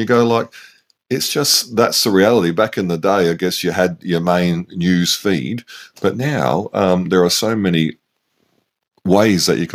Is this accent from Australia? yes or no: yes; Australia; Is it just because we're Australian and we have that connection England or Great Britain?